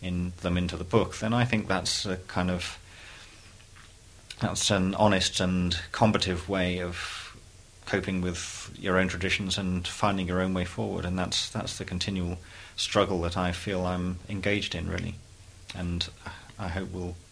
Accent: United Kingdom; I'm as British as they come. You know, I'm British through several generations. I only speak the one language

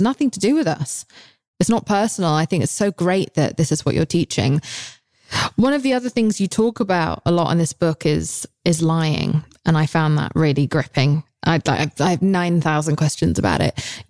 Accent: England, United Kingdom; And I'm English.

